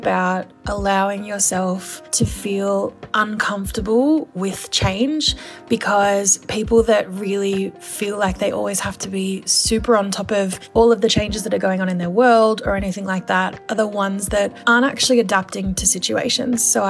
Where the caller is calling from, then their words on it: Sydney, New South Wales, Australia; I'm calling from Sydney, Australia.